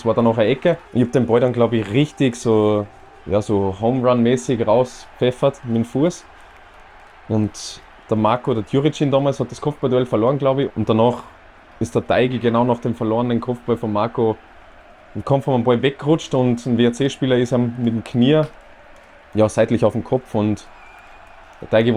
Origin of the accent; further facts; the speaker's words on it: Austria; Wir sind alle zum Glück in Österreich groß geworden